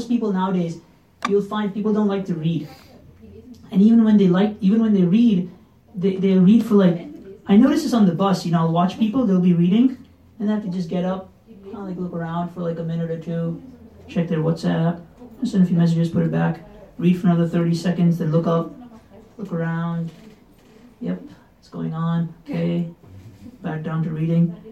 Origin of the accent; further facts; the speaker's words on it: United States; we're from America, and we're used to people having very short attention spans